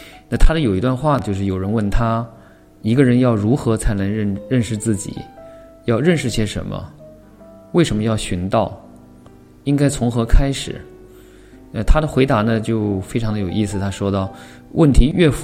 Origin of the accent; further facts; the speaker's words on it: Huangshan, Anhui, China; 回到我的家乡，黄山啊，去回到那个宏村啊、西递啊